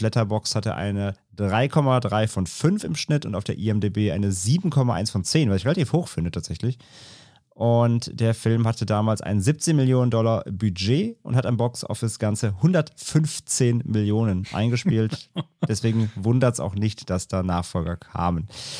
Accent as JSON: {"language": "German", "town": "Ahrweiler", "region": "Rhineland-Palatinate", "country": "Germany", "tie": "born or raised there", "said": "Also es ist ja meine Heimatstadt, ist ja Ahrweiler, die leider gerade mit den Fluten zu tun hatte in den letzten Monaten."}